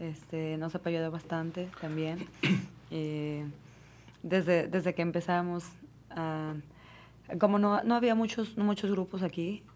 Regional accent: Guadalajara, Jalisco, Mexico; also born or lived in Houston / Chicago; now in Arkansas, United States; Yo soy de Guadalajara. Conocí a Eduardo en la ciudad de Houston. Después nos fuimos a vivir a Chicago.

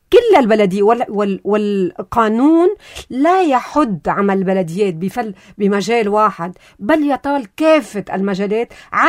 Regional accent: Lebanon; أنا هويتي الأساسية هي صحيح. هوية وطنية لبنانية بفتخر كتير فيها كمان.

